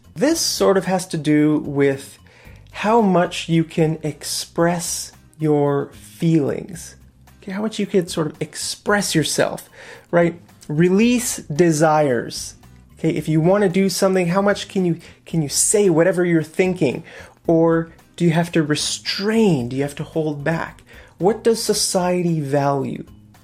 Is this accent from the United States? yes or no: no; Canada; For example, this is Canada. I'm from Canada, right?